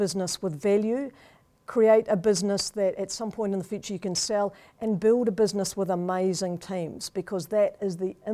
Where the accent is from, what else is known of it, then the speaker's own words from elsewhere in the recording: New Zealand; I mean, obviously, I'm from New Zealand, so time out in the great outdoors with friends and family is fantastic.